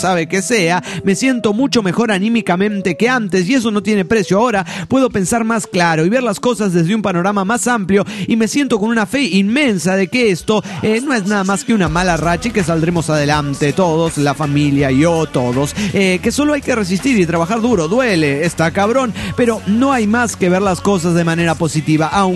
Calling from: San Antonio, Texas, United States

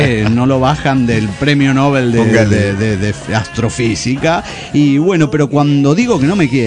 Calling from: San Luis, Argentina; de las Sierras de San Luis, Argentina.

